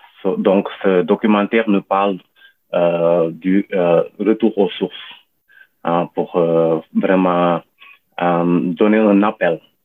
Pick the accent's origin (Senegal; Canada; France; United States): Senegal; moved away as an adult; now in Australia; Oui, en 2004, je suis arrivé en Australie pour terminer mes études